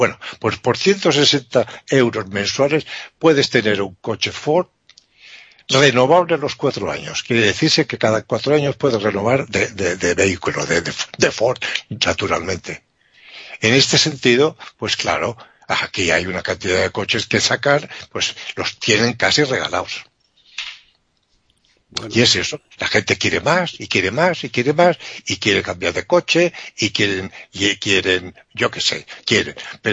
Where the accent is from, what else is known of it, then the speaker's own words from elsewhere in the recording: Spain; por lo menos en mi país ahora mismo, nadie cultiva nada, muy poca gente se dedica al campo. En Mallorca, que era un país, o sea, un territorio del país, de España